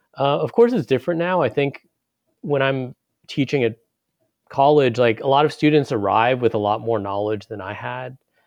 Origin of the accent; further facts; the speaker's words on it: Urbana-Champaign, Illinois, United States; it seemed so exotic to me that I was from Urbana-Champaign.